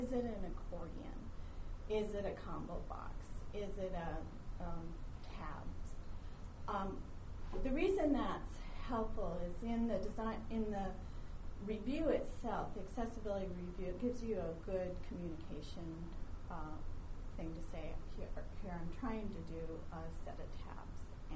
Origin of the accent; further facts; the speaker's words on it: Bothell, Washington, United States; They also have food, but I am from Bothell.